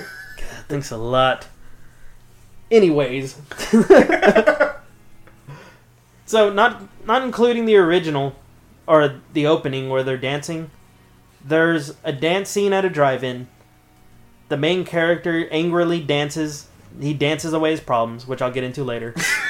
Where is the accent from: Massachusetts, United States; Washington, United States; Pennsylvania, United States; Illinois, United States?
Massachusetts, United States; Boston; Because we're fucking from Boston.